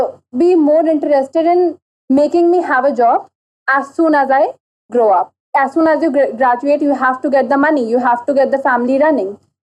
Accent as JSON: {"language": "English", "town": "Patna", "region": "Bihar", "country": "India", "said": "I'm 17. I'm from Patna. It's a city in Bihar."}